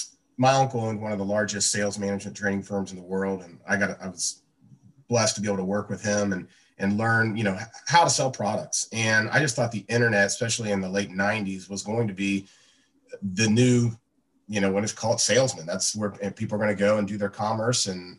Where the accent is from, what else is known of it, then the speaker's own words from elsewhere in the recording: Cincinnati, Ohio, United States; I grew up in Cincinnati and basically I played golf and went to Auburn University to play golf